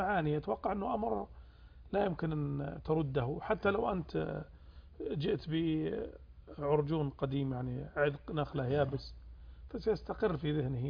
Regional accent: Riyadh, Riyadh Province, Saudi Arabia; also born or lived in Zulfi; ففي أحد يعني عطل سنة من السنوات كانت الولادة، ثم رجعنا مباشرة إلى الرياض.

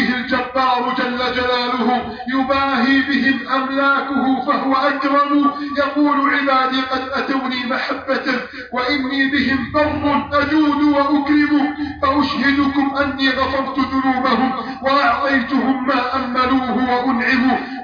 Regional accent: Egypt; اللهم احفظ بلادنا مصر من كل غدر واعتداء

